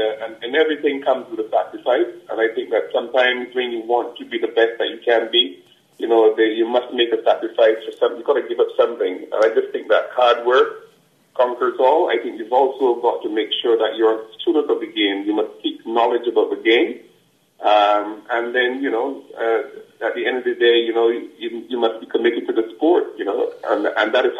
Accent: Barbados; Well, living in Barbados and from the area in which I was born in Holderson in Barbados

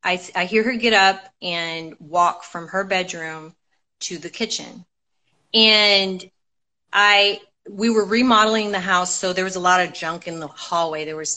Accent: Texas, United States; It's when we first moved to Texas. I'm originally from Texas, but we moved back to Texas when I was about 14.

